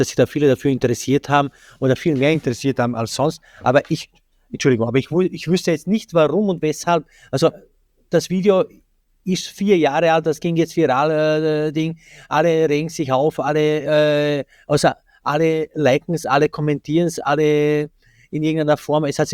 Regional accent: Austria; wird bei uns in Österreich einfach weggeworfen

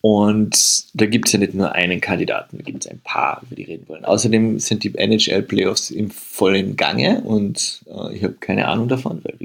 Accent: Carinthia, Austria; Ostern ist das Hochamt der Kärntner Kulinarik. Aus diesem Grund befinde ich mich in meiner Heimat zwischen den Bergen und den sieben Zwergen.

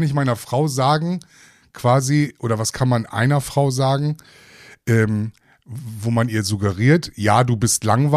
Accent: Netherlands; Ja, bei uns in Holland hat jeder eine Drohne.

